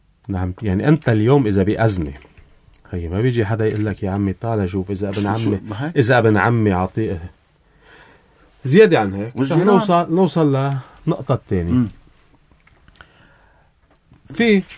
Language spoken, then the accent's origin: Arabic; Lebanon; ومجحفه بحق ضيعتنا ومجحفه بحق لبنان ككل.